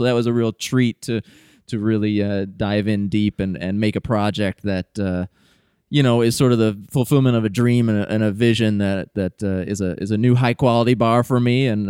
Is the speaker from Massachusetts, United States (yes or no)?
no; Traverse City, Michigan, United States; I'm actually from Michigan. So I grew up in northern Michigan, the Traverse City area, the cherry capital of the world, in fact.